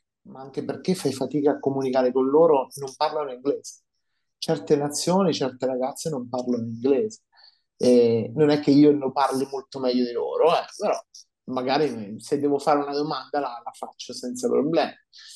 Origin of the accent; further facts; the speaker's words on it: Naples, Campania, Italy; moved away; io sono napoletana e nonostante io vivi ormai da 22 anni nelle Marche e quindi sono per metà marchigiana